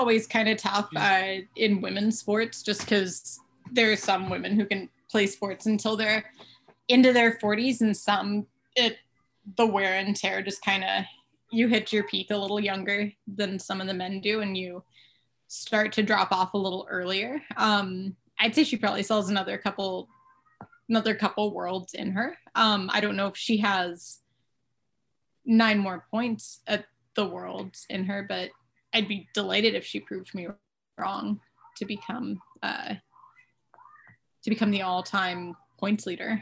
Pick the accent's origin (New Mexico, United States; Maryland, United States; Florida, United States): Maryland, United States; Towson; Well, no, my hometown team is the Baltimore Orioles. Since I am from Towson, Maryland